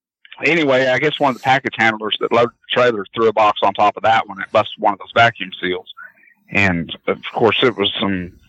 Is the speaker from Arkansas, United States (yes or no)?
yes; Arkansas, United States; I'm 13 miles from Oklahoma, but I've been in Arkansas my whole life. Hmm. So 44 years.